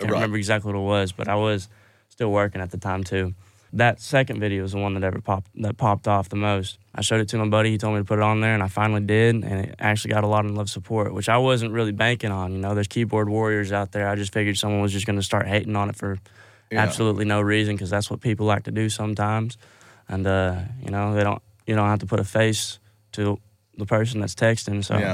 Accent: Hackett, Arkansas, United States; they flew down from Los Angeles, California to Arkansas and drove to where my hometown is, Hackett, Arkansas, and they recorded two songs in the rec room of my house.

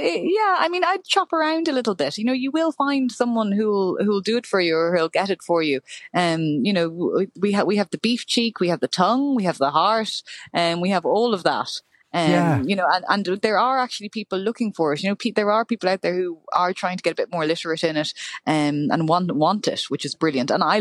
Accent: Limerick, Munster, Ireland; I'm from Limerick

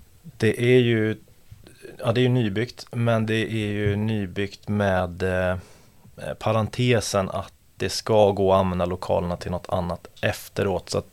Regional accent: Gothenburg, Västra Götaland County, Sweden; now in Stockholm, Sweden; Men jag är från Göteborg från början.

